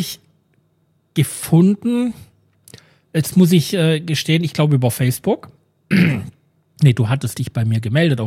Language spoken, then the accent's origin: German; Lake Constance, Germany; ich komme auch aus Süddeutschland, ich komme auch vom Bodensee.